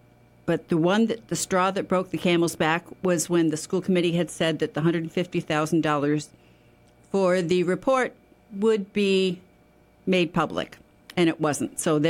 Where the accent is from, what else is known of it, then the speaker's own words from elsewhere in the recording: Pittsfield, United States; I grew up in Pittsfield. I was born and raised in the Southeast. I attended Pittsfield schools.